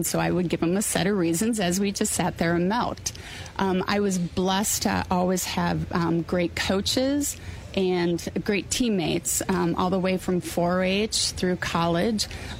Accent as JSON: {"language": "English", "region": "Wisconsin", "country": "United States", "said": "Well, I come from Waukesha County, and for anyone in Wisconsin kind of knows the history that used to be cow capital of the world"}